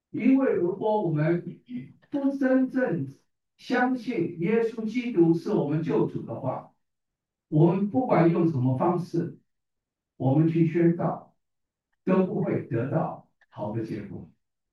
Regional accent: Taiwan; accent: Taiwanese Mandarin; 平常读的话音跟我们讲台湾国语的不太同啊

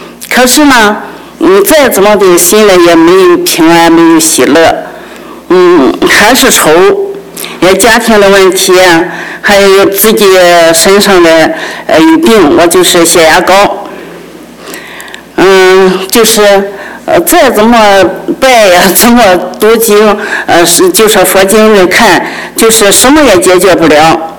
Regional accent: Qingdao, Shandong, China; 从中国山东青岛来的。我出生在50年代一个偏僻的农村。

